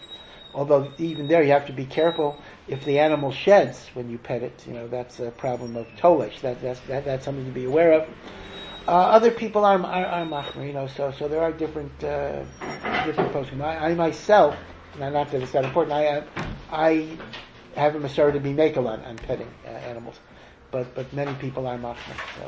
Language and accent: English; Washington, District of Columbia, United States; I come from Washington, D.C., around there.